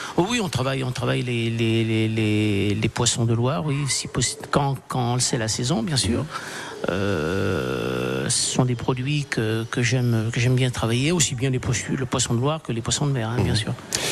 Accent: Réunion; now in Touraine, France; Je suis né à la Réunion, oui.

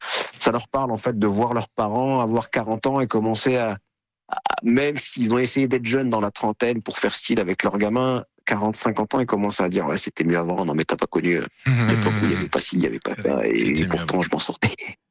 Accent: Morocco; Moi, j'ai un spectacle aussi dédié au Maroc parce que j'ai grandi au Maroc.

